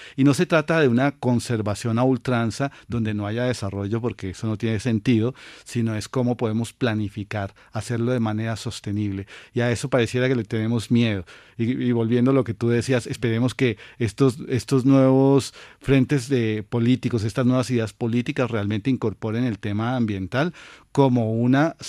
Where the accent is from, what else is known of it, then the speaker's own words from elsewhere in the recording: Bogotá, Colombia; Sí, soy bogotano.